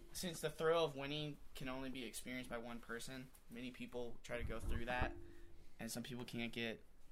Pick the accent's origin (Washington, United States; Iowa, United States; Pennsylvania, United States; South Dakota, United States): Washington, United States; Tacoma; I'm from Tacoma, Washington.